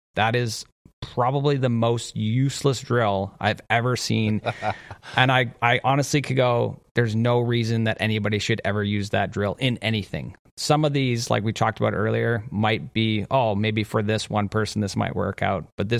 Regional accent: Canada; as a Canadian, you're not allowed to really hate anybody.

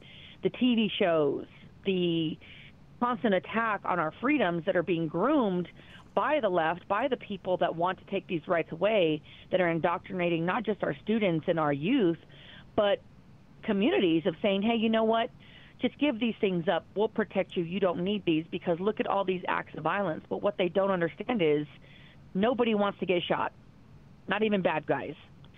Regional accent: Denver, Colorado, United States; I grew up in Denver. I went to private school in the city

